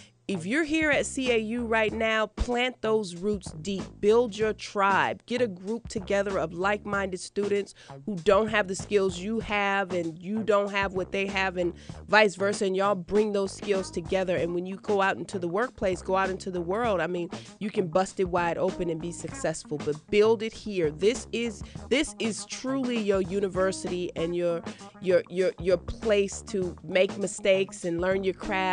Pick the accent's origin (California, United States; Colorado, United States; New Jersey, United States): California, United States; Oakland; I came from Oakland, California. My mom was part of the civil rights movement, as well as my father. We didn't have no money. I grew up in the projects